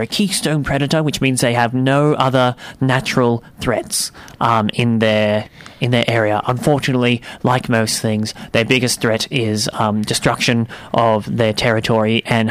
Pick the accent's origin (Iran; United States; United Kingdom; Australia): United Kingdom; So, well, look, I'm from Britain, so cut me some slack.